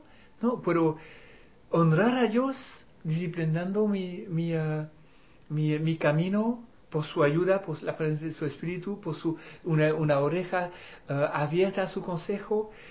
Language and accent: Spanish; Chile; Yo hablo como chileno, imagínense.